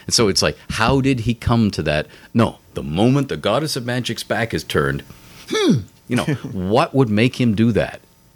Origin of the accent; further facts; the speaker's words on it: Canada; I come from Canada, the land of free healthcare